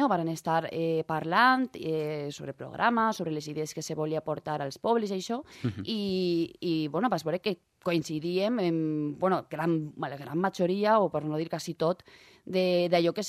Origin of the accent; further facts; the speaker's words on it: La Torre, Valencian Community, Spain; Porque muchas veces cuando digo, ¿en dónde eres? Digo, de La Torre.